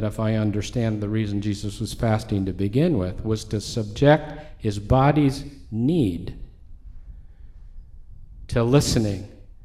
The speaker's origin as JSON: {"language": "English", "region": "Northwest", "country": "United States", "tie": "born or raised there", "said": "I grew up in the Northwest, up in the big mountains with the big clear streams"}